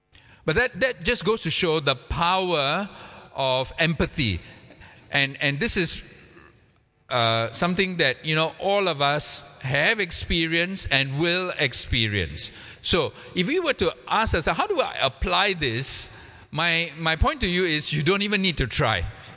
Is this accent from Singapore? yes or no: yes; Singapore; I'm a Singaporean, so I can make fun of Singaporeans